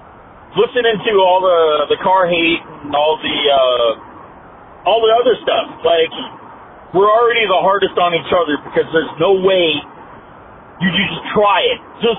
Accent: Washington, United States; We're from Washington, Lummi Nation, Reservation.

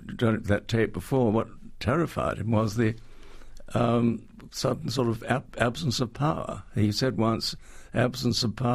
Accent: United Kingdom; to me as a Brit

